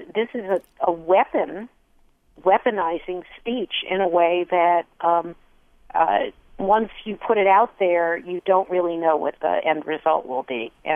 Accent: United States; But I think that's not my job as an American.

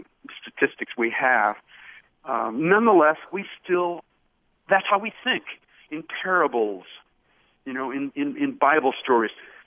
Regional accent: New York, United States; That's the way you Broadway plays in New York, back in my hometown.

